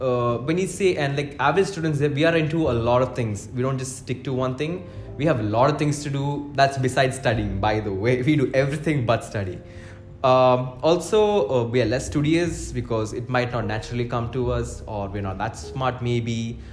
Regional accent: Kerala, India; now in Dubai, United Arab Emirates; I am originally an Indian Keralite working in Dubai as a junior accountant.

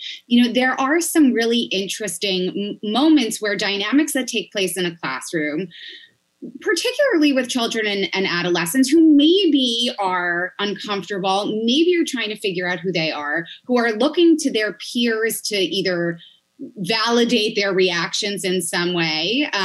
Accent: New York, United States; In Long Island.

